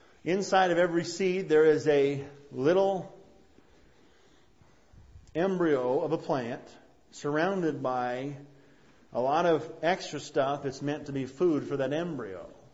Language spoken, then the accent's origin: English; Idaho, United States; because we're from Idaho, right?